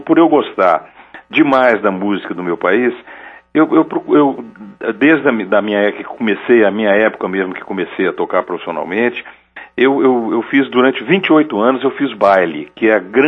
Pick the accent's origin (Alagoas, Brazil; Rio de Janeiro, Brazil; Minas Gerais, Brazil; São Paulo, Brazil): Minas Gerais, Brazil